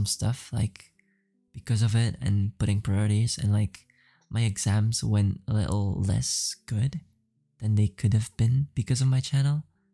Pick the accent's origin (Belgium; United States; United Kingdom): Belgium; And we realized like we're both from Belgium.